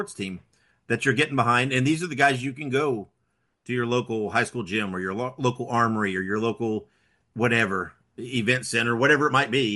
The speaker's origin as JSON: {"language": "English", "region": "Indiana", "country": "United States", "tie": "born or raised there", "said": "I was born and raised in Indiana. I felt like this was Midwest."}